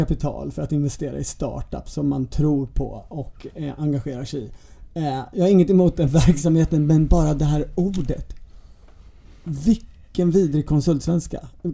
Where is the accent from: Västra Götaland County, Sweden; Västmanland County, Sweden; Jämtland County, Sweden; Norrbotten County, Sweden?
Jämtland County, Sweden; Jag kommer från Jämtland